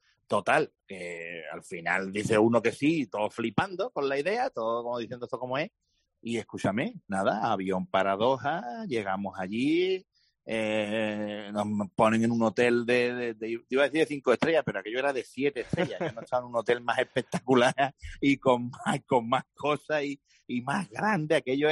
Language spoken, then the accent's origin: Spanish; Jerez, Andalusia, Spain; me gusta mucho ver las procesiones de mi pueblo, no soy de ninguna hermandad, pero... Me gusta ver el espectáculo de la Semana Santa, me encanta. A mí todo lo que conlleva el ambientazo que se forma aquí en Jerez